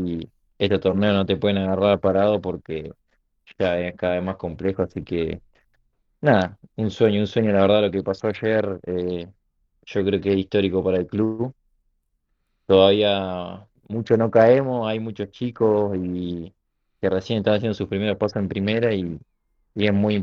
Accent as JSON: {"language": "Spanish", "town": "Río Colorado", "region": "Río Negro", "country": "Argentina", "said": "yo salí independiente de acá, soy de Río Colorado, de chiquito que juego."}